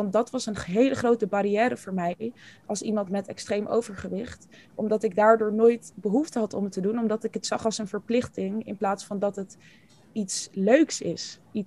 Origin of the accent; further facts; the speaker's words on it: Amsterdam, North Holland, Netherlands; Ik kom uit Amsterdam. Ik ben 22 jaar.